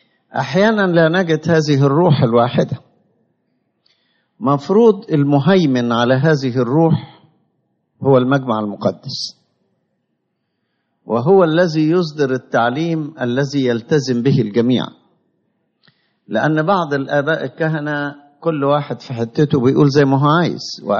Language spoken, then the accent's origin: Arabic; Alexandria, Alexandria Governorate, Egypt; نشأت عندنا في إسكندرية